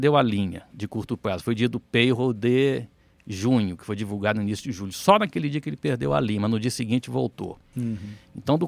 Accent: Minas Gerais, Brazil; accent: mineiro; moved away as an adult; now in São Paulo, Brazil; eu estou aqui há 17 anos em São Paulo, pelo meu sotaque eu sou mineiro, né? Então eu fiquei primeiro 14 anos trabalhando em empresas em Minas

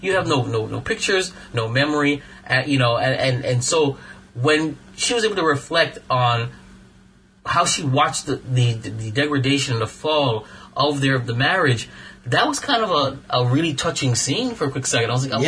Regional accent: New York, United States; And even though I'm from New York, it wasn't just

